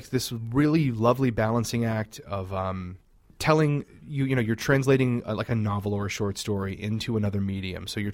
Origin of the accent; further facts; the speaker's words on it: Lafayette, Louisiana, United States; Yes, I'm originally from there. I'm originally from South Louisiana. Lafayette, we're sort of like the center of Cajun country down there.